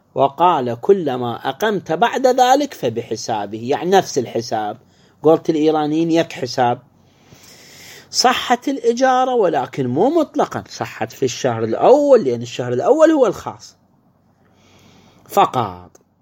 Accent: Iraq; اللي عندنا بالعراق

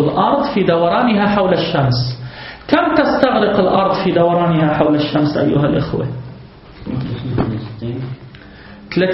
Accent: Lebanon; أما في بلد مثل بلدنا لبنان

